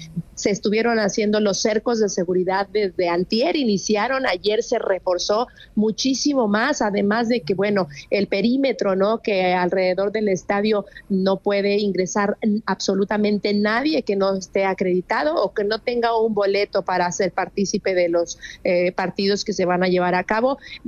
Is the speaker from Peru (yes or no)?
no; Mexico; así somos los mexicanos en el modo aficionado